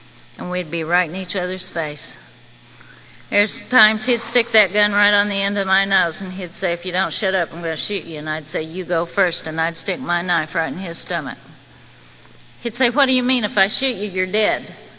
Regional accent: Texas, United States; when I was a little kid, I grew up in the Texas Panhandle, and when it's dark there, it's dark, dark.

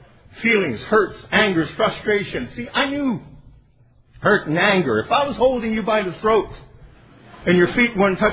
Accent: Wawa, Ontario, Canada; now in Kingston, Canada; I was born and raised in Northern Ontario, the only town that applauded when I left. I sobered up in Wawa, Ontario, and moved to Kingston in 1983, and lived happily ever after.

